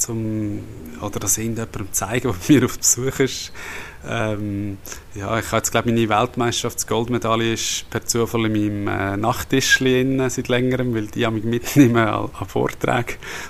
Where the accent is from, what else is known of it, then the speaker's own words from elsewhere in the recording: Immensee, Schwyz, Switzerland; Wir sind in Immensee im Kanton der Schweiz am Zugersee aufgewachsen